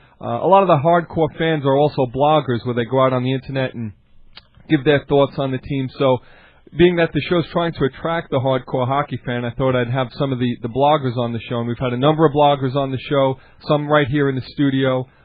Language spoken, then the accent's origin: English; New York, United States; growing up on Long Island in the early 80s, when the Islanders were winning all those cups, all my friends, of course, were Islander fans.